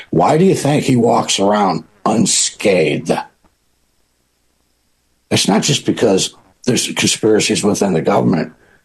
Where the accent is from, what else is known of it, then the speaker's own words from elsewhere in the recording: United States; But as an American, I never liked the Patriot Act.